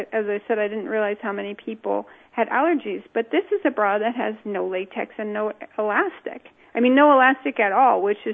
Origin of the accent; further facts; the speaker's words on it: Los Angeles, California, United States; I just here from California, so I'm used to from Los Angeles, actually, so I'm used to the really warm weather.